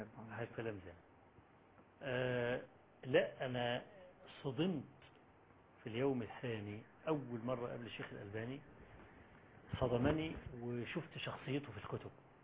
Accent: Egypt; أنا جاي من مصر مخصوص وأنا طالب علم فقير،

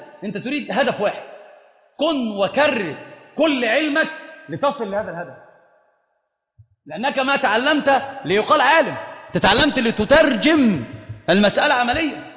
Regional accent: Upper Egypt, Egypt; أنا واحد صعيدي بيتضرب على، فأنا صعيدي، والله صعيدي، أنا صعيدي،

